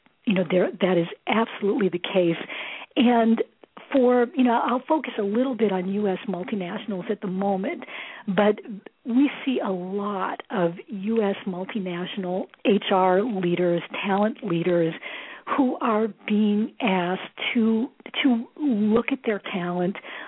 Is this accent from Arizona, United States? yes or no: no; Boston, Massachusetts, United States; I was with Fidelity Investments in Boston. I'm from the Boston area